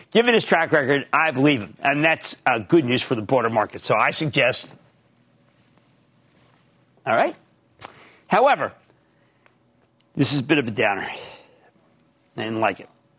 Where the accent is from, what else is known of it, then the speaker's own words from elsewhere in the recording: New Jersey, United States; why don't we go to Ann in my home state of New Jersey?